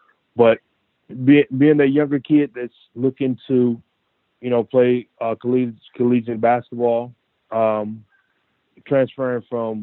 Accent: Detroit, Michigan, United States; also born or lived in Louisiana; Well, for me, I was born and raised in Detroit. I have family in Louisiana and in Detroit. My family migrated from Louisiana up to Detroit. So I have family in both, and I actually finished high school in Louisiana.

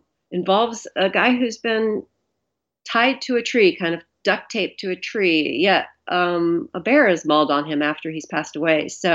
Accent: Montana, United States; the local agency here in my hometown, or near my hometown in another town called Kalispell, in the valley that I live in, which is called the Flathead Valley.

